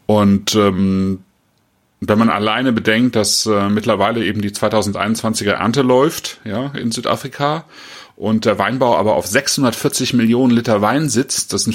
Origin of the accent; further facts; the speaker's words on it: Rhineland, Germany; denn ich komme ja aus dem Rheinland